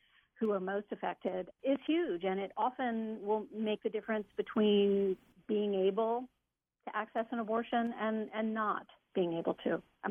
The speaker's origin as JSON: {"language": "English", "region": "Missouri", "country": "United States", "tie": "born or raised there", "said": "especially in my home state of Missouri, where there's an added layer of shame and stigma"}